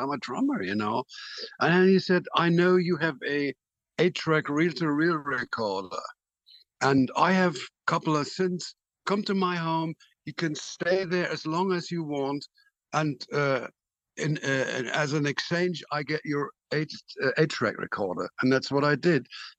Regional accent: Lower Saxony, Germany; No, I grew up near Hanover.

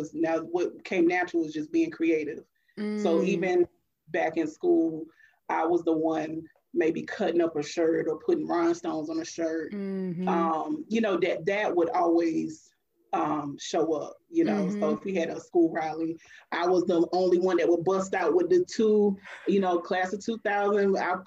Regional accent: Raleigh, North Carolina, United States; also born or lived in Smithfield; I am originally from North Carolina. I was born in Smithfield, raised in Raleigh, North Carolina, had a short stint over there on Peyton Street. Then we moved to North Raleigh.

